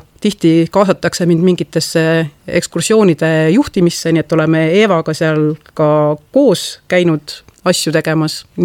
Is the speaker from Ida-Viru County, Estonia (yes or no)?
yes; Kohtla-Järve, Ida-Viru County, Estonia; ma olen sündinud ja kasvanud Ida-Virumaal, nii et olen Kohtla-Järve tüdruk. Ja kui ma siis lõpetasin keskkooli ja läksin Tartu Ülikooli õppima